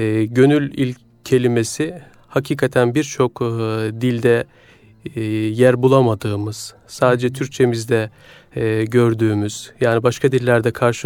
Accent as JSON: {"language": "Turkish", "town": "İskilip", "region": "Çorum", "country": "Turkey", "tie": "born there", "said": "1983 Çorum İskilip doğumluyum."}